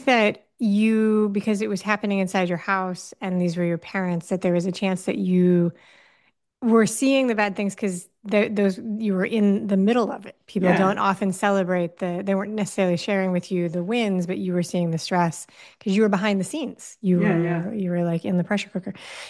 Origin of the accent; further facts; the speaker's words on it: New York City, New York, United States; The thing that's funny about that is that I grew up in New York City.